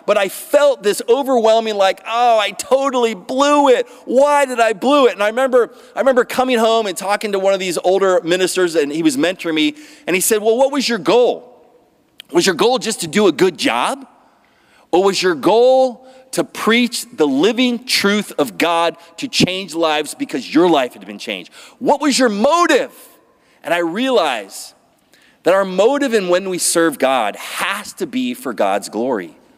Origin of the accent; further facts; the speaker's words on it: Philadelphia, Pennsylvania, United States; Like, I'm from Philadelphia.